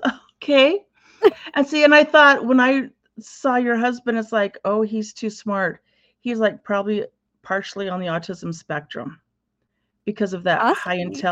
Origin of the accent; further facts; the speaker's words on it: Oregon, United States; And I grew up in Eastern Oregon, very small community. We lived out on a farm, a ranch.